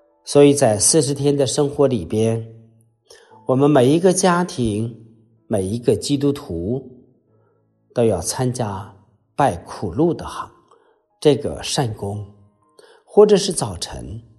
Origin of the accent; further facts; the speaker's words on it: China; 我相信我们中国人从来不张扬。